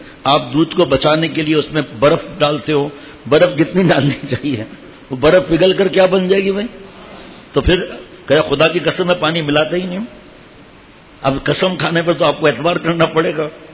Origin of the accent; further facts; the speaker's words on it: Karachi, Sindh, Pakistan; born there; ہم اب میں تو پیدائش تو کراچی کی لیکن ہیں تو ہم گاؤں والے